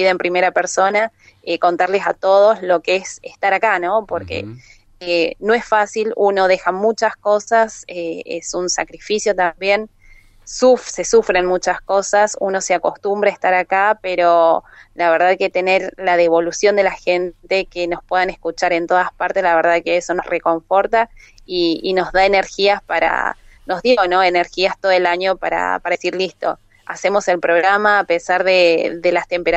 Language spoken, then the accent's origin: Spanish; San Miguel de Tucumán, Tucumán, Argentina; now in Bahía Blanca, Argentina; Yo soy de San Miguel de Tucumán, así que, pero ya me fui hace muchos años de ahí, ahora vivo en Bahía Blanca